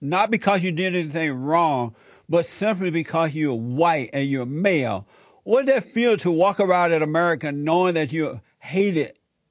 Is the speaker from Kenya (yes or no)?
no; Alabama, United States; And I've heard about them more in the city here since I've been living here than I did when I was growing up in Alabama.